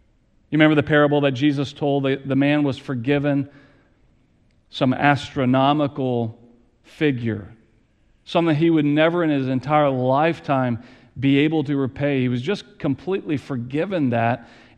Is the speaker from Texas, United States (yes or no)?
yes; Texas, United States; you know, I was raised in Texas. You're here in the Midwest. Now I'm in the Midwest.